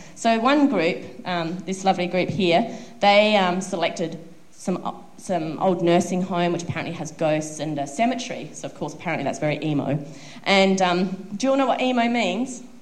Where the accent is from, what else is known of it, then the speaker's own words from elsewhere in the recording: Brisbane, Queensland, Australia; I must say I'm from Brisbane, which is a tropical north of Australia, and Adelaide's down south.